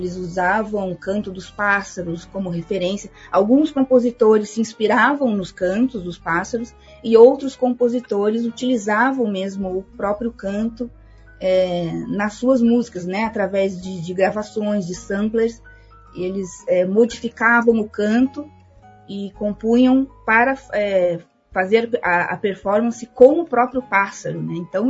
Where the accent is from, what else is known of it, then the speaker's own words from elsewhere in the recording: Porto Alegre, Rio Grande do Sul, Brazil; moved away as an adult; also born or lived in London; eu saí de Porto Alegre, assim, poucos anos depois que me formei na UFRGS, né? E fui fazer um mestrado em Londres. E em Londres eu vivi por 8 anos